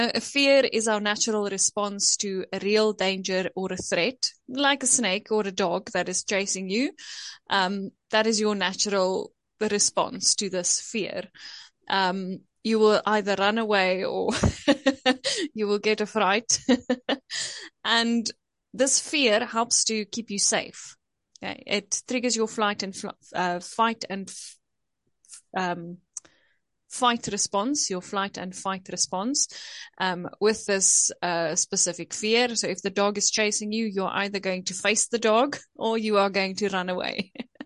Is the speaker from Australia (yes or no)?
no; South Africa; I'm from South Africa.